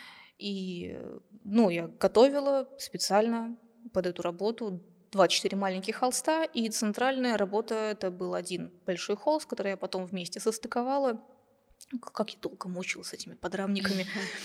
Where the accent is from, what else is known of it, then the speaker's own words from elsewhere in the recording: Lukh, Ivanovo Oblast, Russia; я сама из Ивановской области, я родилась и росла первые годы жизни в деревне Лух. В принципе, я там была и в садике.